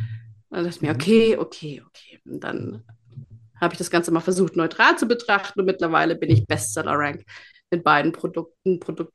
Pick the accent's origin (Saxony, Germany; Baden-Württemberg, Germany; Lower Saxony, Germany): Baden-Württemberg, Germany; Ich komme ursprünglich aus Baden-Württemberg, wohne jetzt im verschneiten Bayern in einem kleinen, schönen Skidorf